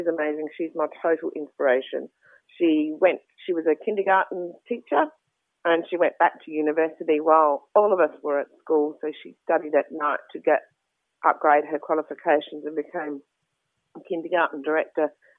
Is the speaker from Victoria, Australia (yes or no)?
no; Mossman, Queensland, Australia; also born or lived in South Australia; so we spent a lot of our childhood in Mossman in Queensland